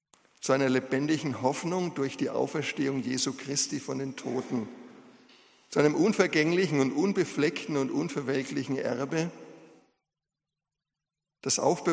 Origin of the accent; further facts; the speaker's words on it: Schweinfurt, Bavaria, Germany; born there; ja, und in Schweinfurt geboren wurde?